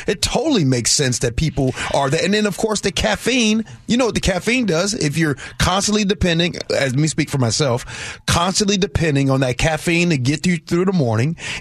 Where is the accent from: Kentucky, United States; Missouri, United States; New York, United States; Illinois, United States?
Illinois, United States; Chicago; I'm from Chicago. My grandmother lived in Robert Taylor Homes. I know what that's like.